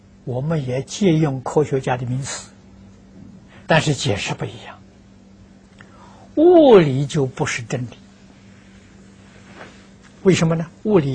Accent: China; 在我们有情众生份上，我们中国人称的喜性的

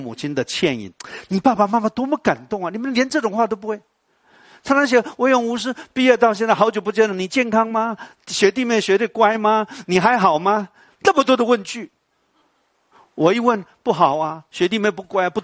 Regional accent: Hui'an, Fujian, China; accent: Hui'an; 这是就是我爸爸传的调，所以你会听见啪啪啪都用这个调，习惯了，就我们的惠安的腔

